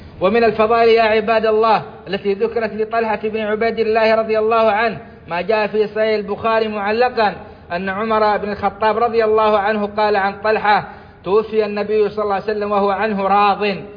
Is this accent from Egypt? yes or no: no; Saudi Arabia; اللهم أدم على بلادنا السعودية أمنها وإيمانها وقيادتها